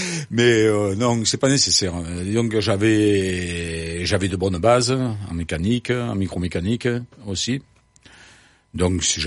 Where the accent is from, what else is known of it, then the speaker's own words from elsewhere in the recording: Marseille, Provence-Alpes-Côte d'Azur, France; born there; Eh ben, je suis né à Marseille.